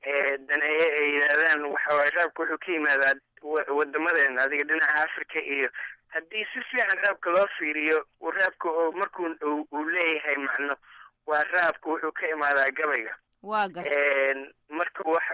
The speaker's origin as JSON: {"language": "Somali", "town": "Mogadishu", "region": "Banaadir", "country": "Somalia", "tie": "born or raised there", "said": "waa ku dhashay Muqdisho aan ku koray"}